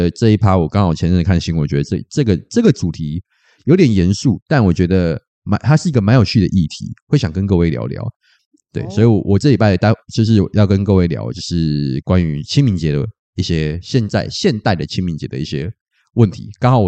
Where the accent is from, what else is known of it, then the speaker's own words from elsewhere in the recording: Taipei, Taiwan; 身为台北人，我很久没被这种地震吓到嘞